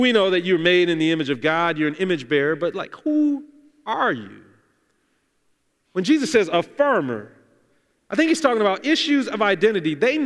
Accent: Detroit, Michigan, United States; I was definitely more of a city person. I grew up in Detroit, 7 Mile, Illinois area.

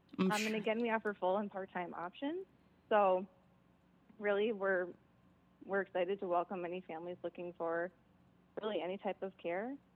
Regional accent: Minnesota, United States; Yeah, we're actually all from Minnesota.

